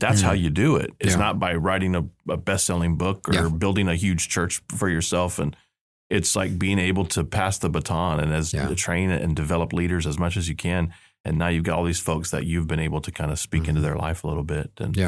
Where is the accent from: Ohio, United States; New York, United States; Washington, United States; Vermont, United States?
Vermont, United States; And I wanted Paul mainly because he was coming from Vermont and I came from Vermont.